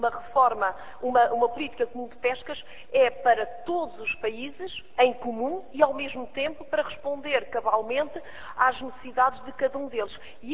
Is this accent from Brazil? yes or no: no; Portugal; enquanto portuguesa